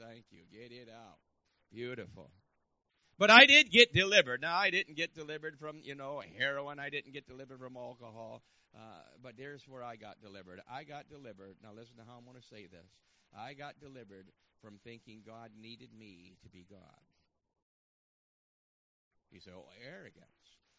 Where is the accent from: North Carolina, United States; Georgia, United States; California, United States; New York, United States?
New York, United States; That's because I'm from New York, and that's my bad attitude.